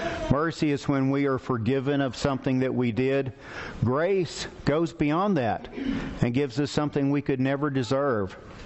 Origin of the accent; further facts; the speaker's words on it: Texarkana, United States; Loretta and I grew up in Texarkana.